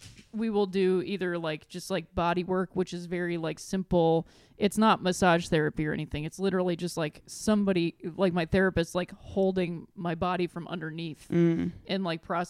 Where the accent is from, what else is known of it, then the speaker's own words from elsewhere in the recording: Chicago, Illinois, United States; I moved here from Chicago.